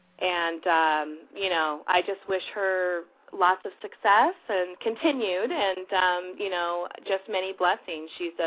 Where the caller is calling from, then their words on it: Salinas, California, United States; I'm calling from Salinas, California